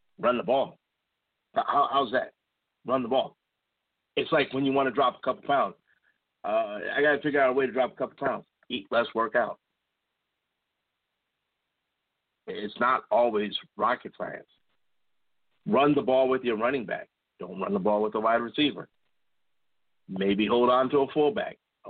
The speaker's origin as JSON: {"language": "English", "town": "Chicago", "region": "Illinois", "country": "United States", "said": "I'm a Chicagoan."}